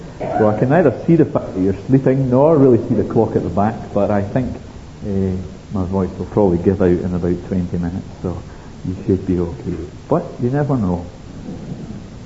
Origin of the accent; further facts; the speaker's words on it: Scotland, United Kingdom; I'm from Ayrshire, you're from Glasgow